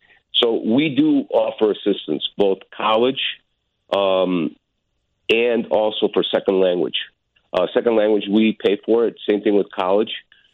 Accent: Chicago, Illinois, United States; I'm from Chicago. The origin is of Greek.

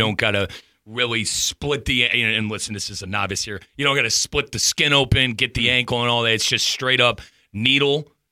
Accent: Ohio, United States; So a little bit of a late bloomer, at least for me, growing up in Northeast Ohio.

